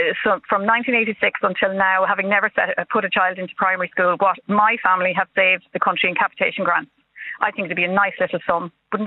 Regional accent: Leinster, Ireland; accent: Australian; also born or lived in Australia; today is the first day I walked into a primary school in Ireland in 1974, at 6 years of age, with my Australian accent on me and my books from us.

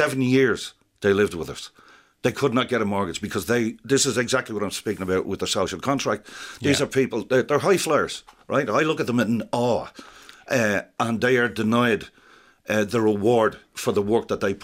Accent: Coolock, County Dublin, Ireland; The same way I grew up in Coolock, and around the same time that Tallaght and Clondalkin was built.

